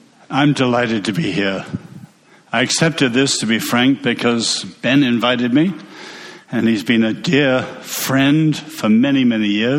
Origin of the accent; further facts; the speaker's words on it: Nanjing, Jiangsu, China; I was born in China. The part I remember when I started to grow up, we lived in what's now Nanjing, what was then Nanking, the capital of nationalist China.